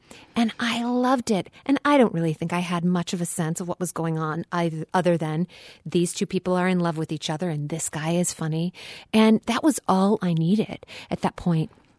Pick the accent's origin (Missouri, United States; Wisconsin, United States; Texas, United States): Wisconsin, United States; Platteville; I grew up in Platteville, and the Wisconsin Shakespeare Festival was there.